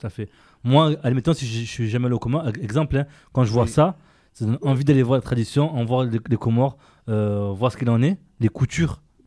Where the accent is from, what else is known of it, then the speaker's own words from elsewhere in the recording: Marseille, Provence-Alpes-Côte d'Azur, France; moi je suis vraiment français. Moi, je suis français, marseillais.